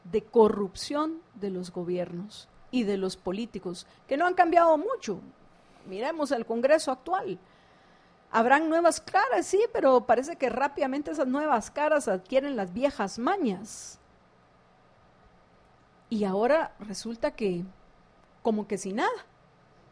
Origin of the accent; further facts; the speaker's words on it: Guatemala; Somos los guatemaltecos, y entre más pobre y menos ingresos se tiene, mayor es el sacrificio que están haciendo nuestros compatriotas en esta situación que estamos enfrentando.